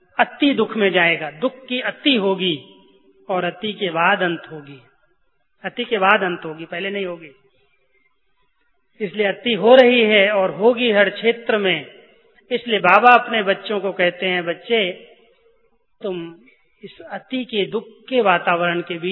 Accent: Uttar Pradesh, India; मैं यूपी से आया, गांव से

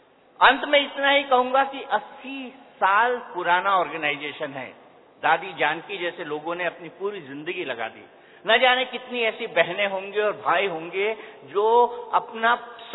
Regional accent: Madhya Pradesh, India; मैं जहां पर रहता था, जो मेरा गांव था मध्य प्रदेश में

